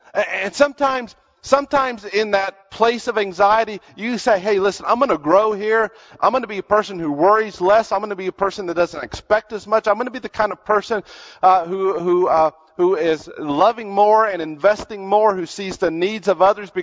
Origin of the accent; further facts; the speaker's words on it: North Carolina, United States; also born or lived in Pennsylvania; We lived in Pennsylvania. I was born in Pennsylvania. And we moved to North Carolina a month after I turned 6.